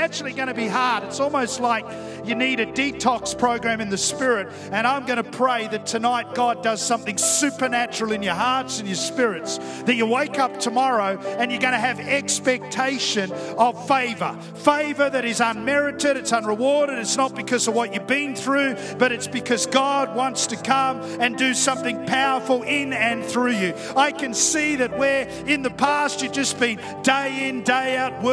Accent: Perth, Western Australia, Australia; I grew up in Perth

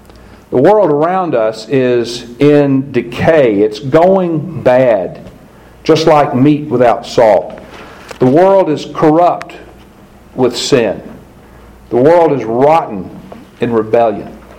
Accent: Tennessee, United States; But my dad continued for my entire young life growing up in Cheatham County, continued to salt cure hams.

